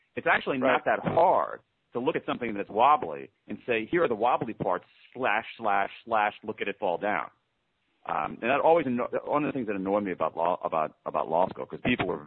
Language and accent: English; Columbus, Ohio, United States; I grew up in Columbus, Ohio, and the Boy Scouts were a big thing.